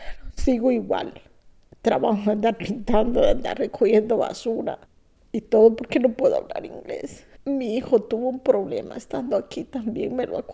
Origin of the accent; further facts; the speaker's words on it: El Salvador; now in United States; 18 de mayo salí de El Salvador del 2015. Feliz, nunca había abordado un avión ni nada. Fui feliz que venía a conocer el país de Estados Unidos.